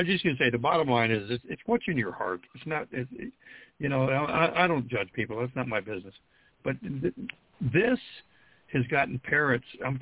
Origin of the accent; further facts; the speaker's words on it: California, United States; No, I'm from California.